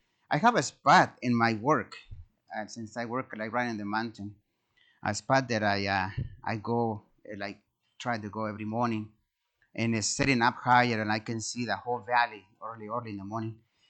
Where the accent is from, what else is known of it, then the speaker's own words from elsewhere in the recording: Mexico; English is a second language; I'm from Mexico, and I don't even know what to look for